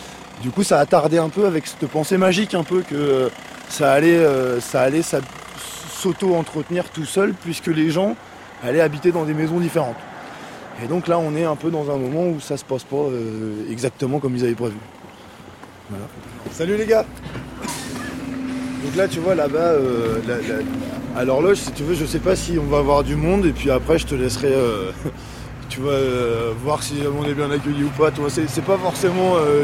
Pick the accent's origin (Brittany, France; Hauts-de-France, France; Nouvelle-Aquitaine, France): Nouvelle-Aquitaine, France; Poitiers; born there; moi je suis né dans cette ville, je suis né à Poitiers, dans un quartier Beaulieu juste à côté